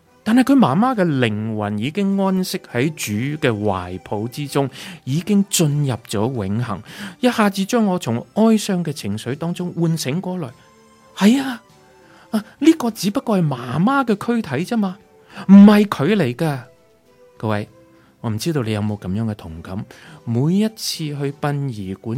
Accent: China; 我们中国人都是行阴历的

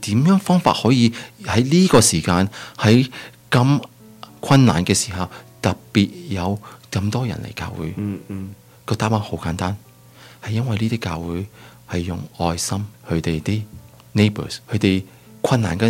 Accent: Canada; 我喺加拿大长大，我读书就去咗 Waterloo 读到电脑，

